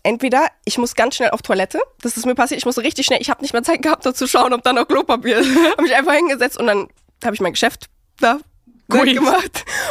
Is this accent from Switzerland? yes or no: no; Berlin, Germany; Ich komme ja eigentlich auch aus Berlin.